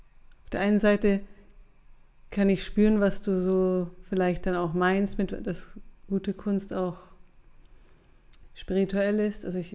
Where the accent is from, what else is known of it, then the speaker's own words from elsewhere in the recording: Bavaria, Germany; moved away; ich bin ja ursprünglich aus Bayern, auch wenn man das nicht hört.